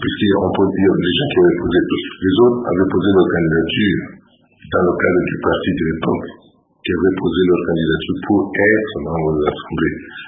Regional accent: Lubumbashi, Haut-Katanga, DR Congo; Je suis né à Lubumbashi, il y a longtemps, en 1942.

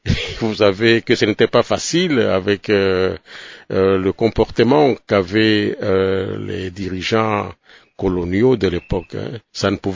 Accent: Mbulula, Tanganyika, DR Congo; born there; also born or lived in Kongolo; Bon, je suis né à Mbulula, dans le territoire du Congo, au Katanga, le district du Tanganyika.

